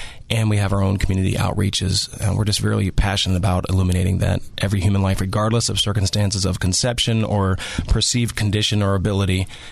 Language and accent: English; Lancaster, Pennsylvania, United States; I grew up in Lancaster, Pennsylvania.